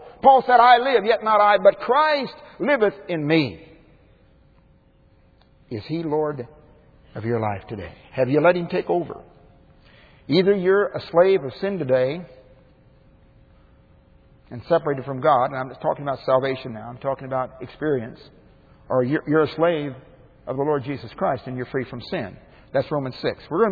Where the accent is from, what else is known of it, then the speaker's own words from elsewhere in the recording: Connersville, Indiana, United States; now in Greenville, United States; My hometown, Connersville, Indiana, is more than I could handle, let alone New York.